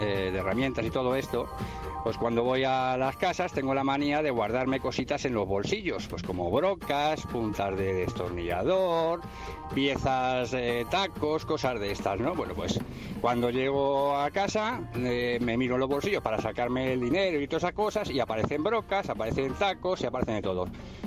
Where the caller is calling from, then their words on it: Madrid, Community of Madrid, Spain; de Madrid